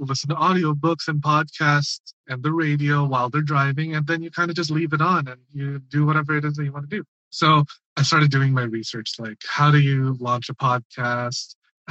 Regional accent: Philippines; And when it comes to being Filipino as a sex educator, I think it comes with a certain, like a double-edged sword

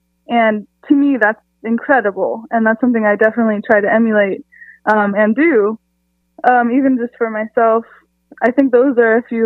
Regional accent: San Diego, California, United States; I'm from San Diego, California. I have lived pretty much all over the country, but I'm now back in Southern California too.

